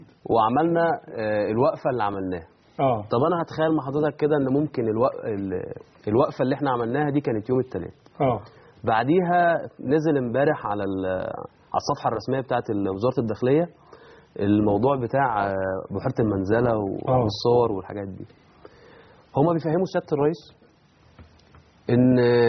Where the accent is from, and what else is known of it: Egypt